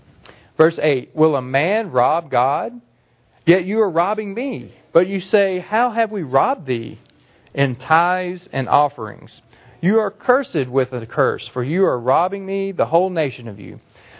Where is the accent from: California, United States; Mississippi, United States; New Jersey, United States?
Mississippi, United States; I'm from Mississippi. I pronounce the H sometimes.